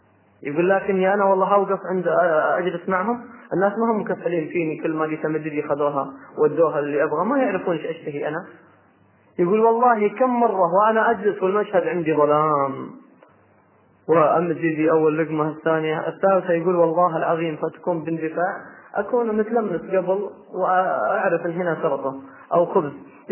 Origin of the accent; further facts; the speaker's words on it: Riyadh, Riyadh Province, Saudi Arabia; ألقيك محاضرة هناك عندنا في الرياض